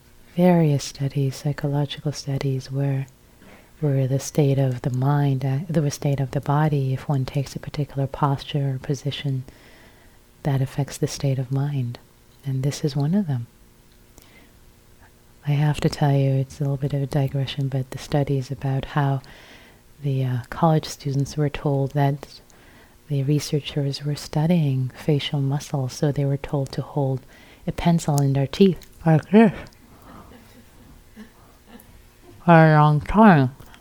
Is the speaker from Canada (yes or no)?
no; Iran; I was born and raised in Iran, a Muslim country, by a Muslim family, and I was Muslim before.